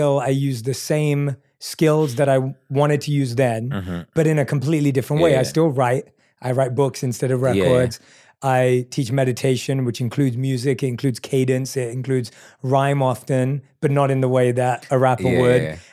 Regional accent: London, United Kingdom; I'm from North London

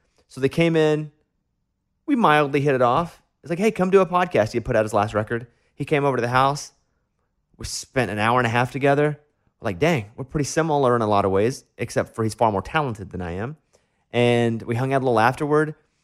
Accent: Arkansas, United States; And I see a lot of my friends and a lot of folks that I follow because I am from Arkansas posting this song.

